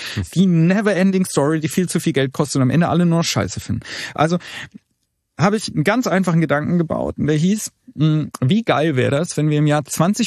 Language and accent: German; Baden-Württemberg, Germany; ich komme nicht aus NRW ursprünglich, ich komme aus Baden-Württemberg, ich bin hierher gekommen